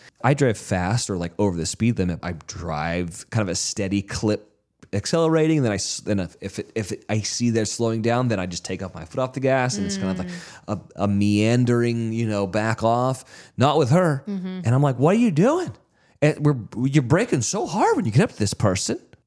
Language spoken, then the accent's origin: English; California, United States; And I'm from California where it's just like, man, let's just chill out, dude.